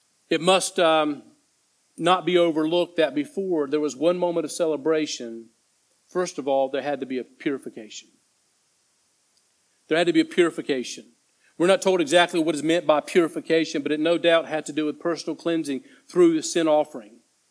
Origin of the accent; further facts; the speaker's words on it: United States; I'm from the States, and we've got some big churches over there, and the church that I'm from originally